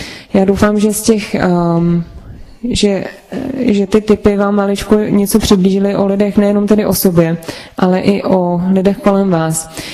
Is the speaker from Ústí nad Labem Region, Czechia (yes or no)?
no; Central Bohemian Region, Czechia; pocházíme ze samoty z Úlesa, Orlí hnízdo se to jmenuje, z kousíček za Prahou.